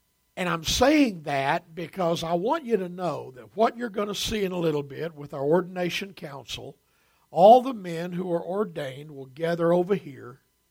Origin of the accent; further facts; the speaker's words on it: Josephine, Texas, United States; When we grew up out in Josephine, Texas, we had three pair of shoes.